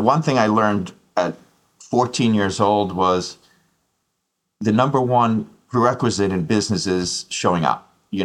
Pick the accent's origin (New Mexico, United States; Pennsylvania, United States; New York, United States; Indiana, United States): New York, United States; driving age in where I grew up in New York was 16